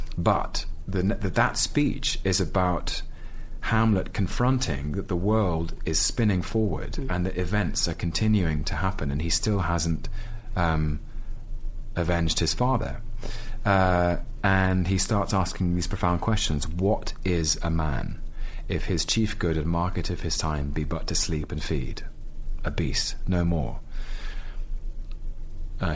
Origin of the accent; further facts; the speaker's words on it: London, United Kingdom; I'm being mean about London, but I can because I'm a Londoner.